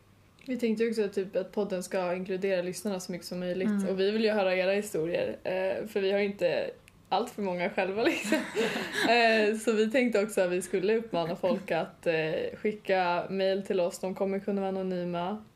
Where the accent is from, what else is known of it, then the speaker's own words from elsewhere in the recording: Uppsala, Uppsala County, Sweden; Mm, ja, jag kommer ju från Uppsala. Eller jag bodde lite utanför Uppsala, men jag har alltid pluggat i Uppsala. Så jag säger väl att jag är från Uppsala.